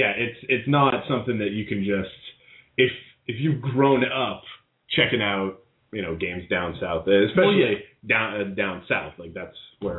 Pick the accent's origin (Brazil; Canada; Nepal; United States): Canada; But hey, I grew up in Canada. I grew up watching many, many a CFL game.